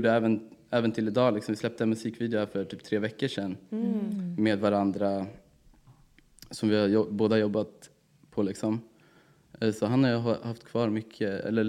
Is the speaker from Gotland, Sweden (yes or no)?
no; Märsta, Stockholm County, Sweden; Jag är 25 år. Mm. Jag kommer från Märsta. Uppväxt i Märsta.